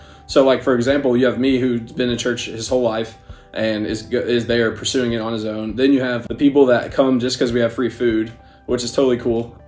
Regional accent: Bowling Green, United States; And I didn't even go far away. I'm from Bowling Green, so there were still people here

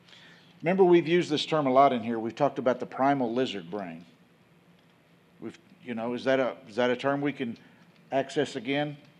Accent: Wilmore, Kentucky, United States; I grew up in Wilmore, Kentucky. Wilmore, Kentucky is just south of Lexington, Kentucky.

